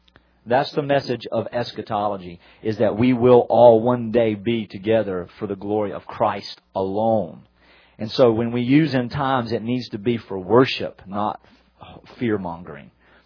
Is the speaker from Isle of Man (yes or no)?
no; Southern United States, United States; and growing up in the Bible Belt, let me tell you, brother, I know what you're talking about.